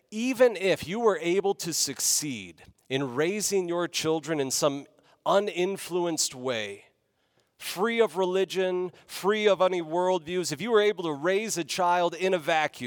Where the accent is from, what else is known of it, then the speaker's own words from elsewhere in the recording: California, United States; Growing up in California, there were a lot of situations like